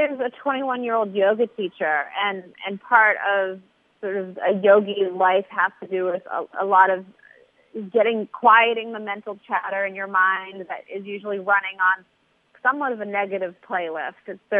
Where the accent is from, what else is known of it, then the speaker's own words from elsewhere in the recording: Waltham, Massachusetts, United States; Growing up in Waltham, very blue-collar town, everybody's Irish or Italian for the most part.